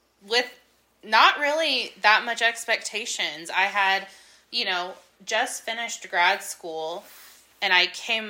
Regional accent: New Mexico, United States; People think we're from Mexico half of the time. We have to explain that New Mexico is, in fact, a state.

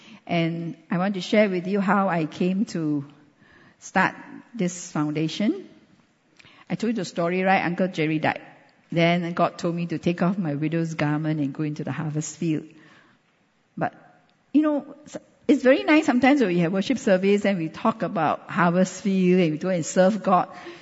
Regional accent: Khon Kaen, Thailand; Okay, every time I say I come from Khon Kaen, they say, Chiang Mai? No.

